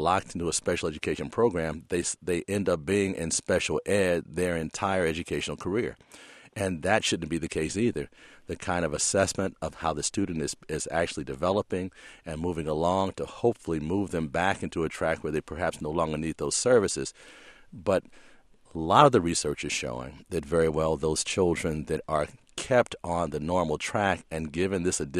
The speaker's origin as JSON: {"language": "English", "town": "St. Louis", "region": "Missouri", "country": "United States", "tie": "born or raised there", "said": "much like the one I grew up with in St. Louis, Missouri, in which the special education was a class."}